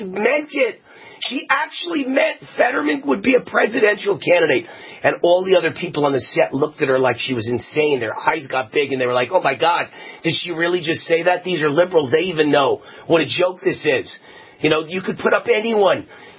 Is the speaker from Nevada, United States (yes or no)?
yes; Nevada, United States; Just criticizing Nevada, my home state